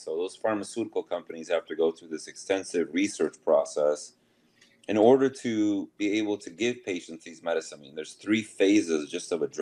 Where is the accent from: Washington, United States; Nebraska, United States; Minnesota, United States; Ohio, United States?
Minnesota, United States; moved away as an adult